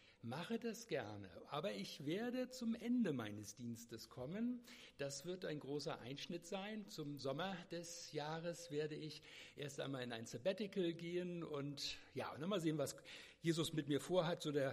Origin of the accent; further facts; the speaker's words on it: Northern Germany, Germany; ich komme noch aus Norddeutschland, das ist schon Ekstase